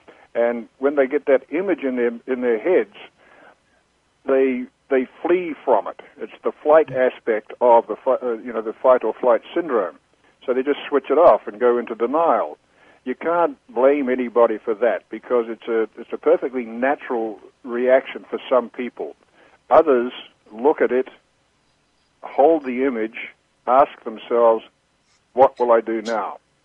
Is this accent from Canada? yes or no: no; New Zealand; now in United States; my background is that I'm from New Zealand. I've lived in the States for about 20 years now.